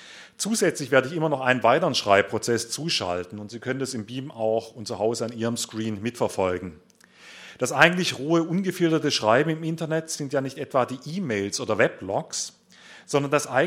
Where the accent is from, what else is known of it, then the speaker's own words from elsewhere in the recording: Stuttgart, Baden-Württemberg, Germany; ich komme aus Stuttgart.